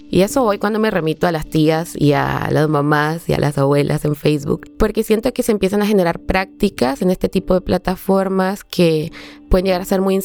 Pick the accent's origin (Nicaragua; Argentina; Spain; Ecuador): Nicaragua; soy de Nicaragua